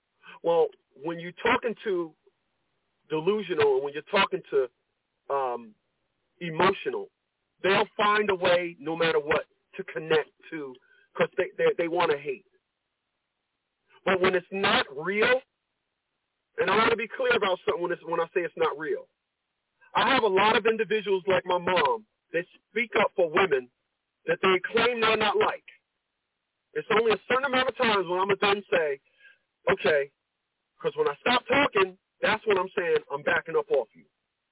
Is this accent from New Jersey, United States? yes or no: yes; Newark, New Jersey, United States; I have never met a woman where I'm from, and I'm from Newark, New Jersey, that did that.